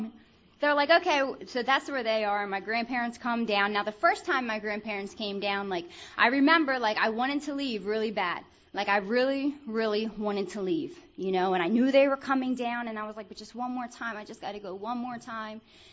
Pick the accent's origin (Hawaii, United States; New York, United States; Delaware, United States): Delaware, United States; Wilmington; Drive in Delaware City, because I'm from Wilmington, Delaware, right?